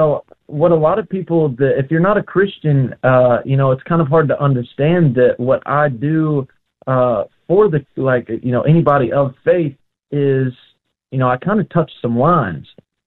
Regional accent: Selmer, Tennessee, United States; also born or lived in Mississippi; I grew up in a small town called Selmer, Tennessee, and then moved right across the Tennessee state line into Mississippi, where my family lives now, and actually where I'm visiting right now, Corinth, Mississippi.

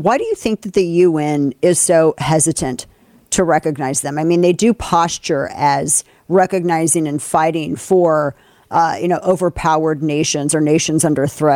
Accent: Missouri, United States; He ran for Missouri House of Representatives from my home state of Missouri

